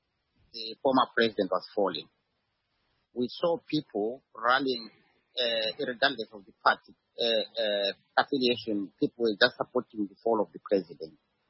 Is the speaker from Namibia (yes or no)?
yes; Namibia; Say, for instance, I come from Namibia, all MPs from all parties, if they are going to have something they call a star rally, they must invite their rivals